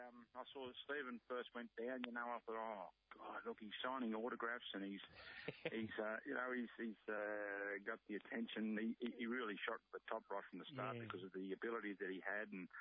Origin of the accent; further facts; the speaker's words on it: Wagga Wagga, New South Wales, Australia; We grew up in Wagga, as you all know, and we played a bit of everything.